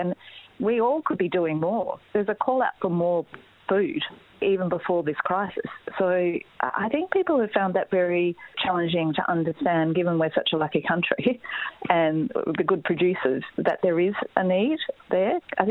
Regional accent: Melbourne, Victoria, Australia; I grew up in Melbourne, not far from where I'm sitting now, and I went to an all-girls Catholic school.

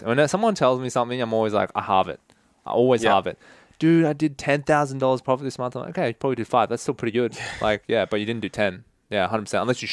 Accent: Australia; So, if you're like, oh, well, it's the American team. I'm Australian.

